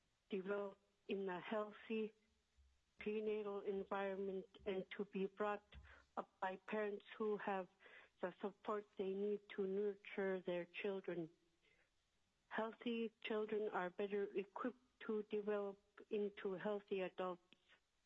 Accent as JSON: {"language": "English", "town": "Kongiganak", "region": "Alaska", "country": "United States", "said": "I'm from Kangiganek."}